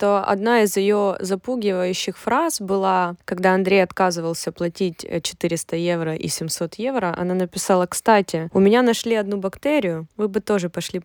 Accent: Ukraine; если мы из Украины, то мы как бы умеем тоже, пользоваться интернетом, мы умеем разговаривать на многих языках

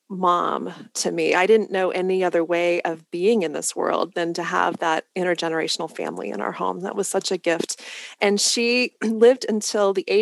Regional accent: Arcadia, California, United States; Yeah, so Arcadia, California, I'm a Southern California girl, which you would never know by looking at me.

